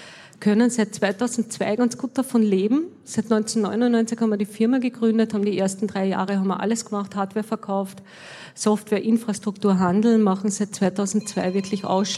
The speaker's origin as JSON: {"language": "German", "country": "Austria", "said": "ich komme aus Österreich"}